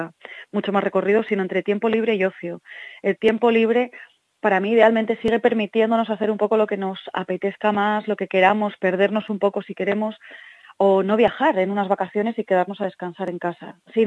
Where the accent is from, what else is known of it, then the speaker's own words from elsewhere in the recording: Asturias, Spain; en Asturias, donde ahora resido esta temporada y de donde soy